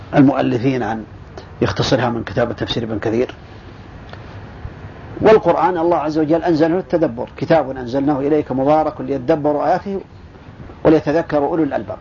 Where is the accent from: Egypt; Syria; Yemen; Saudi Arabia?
Saudi Arabia; ذلك عندنا في السعودية مثلا